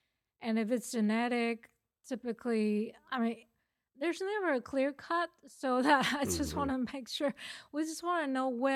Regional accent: Taiwan; moved away as an adult; now in United States; So I came from Taiwan. I grew up in Taiwan. Came here after college, went to Virginia Tech, and my background is science.

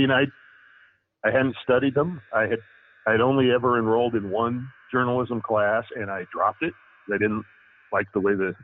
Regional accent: Idaho, United States; I picked up a few assignments at my hometown weekly, which is the Gooding County Leader.

